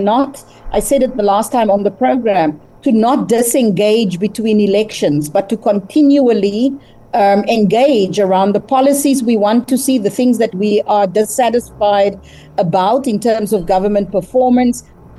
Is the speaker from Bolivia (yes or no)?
no; Western Cape, South Africa; moving to the Western Cape, which is my hometown, or my home province rather